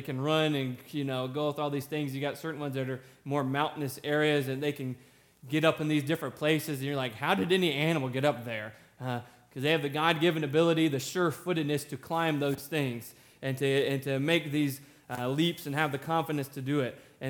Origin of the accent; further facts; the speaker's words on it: South Carolina, United States; It was South Carolina, my hometown team.